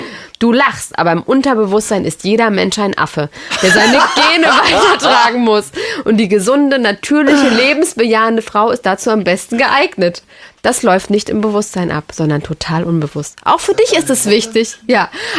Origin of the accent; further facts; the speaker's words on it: United States; out of my league, wie ich als Amerikanerin sagen soll